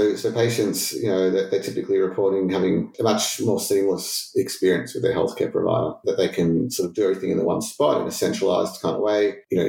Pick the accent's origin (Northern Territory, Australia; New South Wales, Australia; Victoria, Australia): Victoria, Australia; Melbourne; I'm from Melbourne, so going up to Queensland every couple of weeks was absolutely unreal